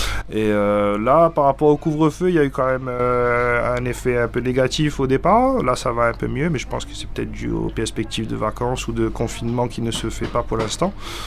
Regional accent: Réunion, France; on est originaire de La Réunion

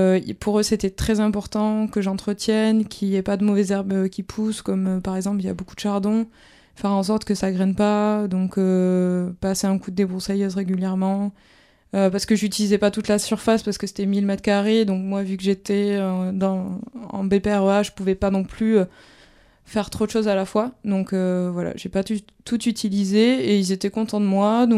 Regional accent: Albi, Occitanie, France; j'ai 27 ans, je suis originaire de Albi à côté de Toulouse

